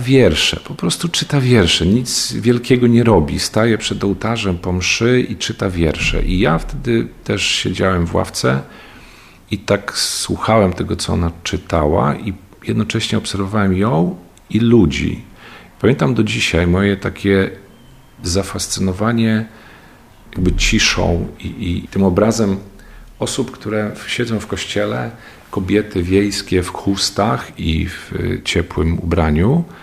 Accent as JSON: {"language": "Polish", "region": "Lublin Voivodeship", "country": "Poland", "said": "my jesteśmy z Zamojszczyzny, więc to wszystko jakby wsiąkaliśmy tym"}